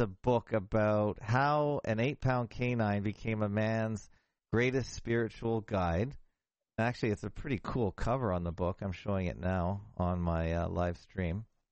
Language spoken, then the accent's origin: English; Toronto, Ontario, Canada; because obviously I'm from Toronto.